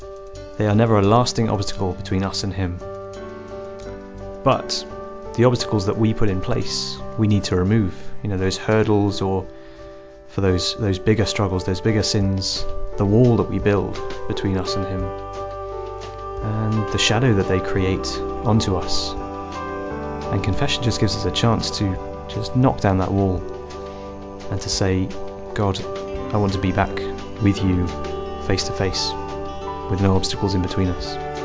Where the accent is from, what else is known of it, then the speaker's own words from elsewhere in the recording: Brecon, Wales, United Kingdom; I'm 21 from Brecon in Mid Wales.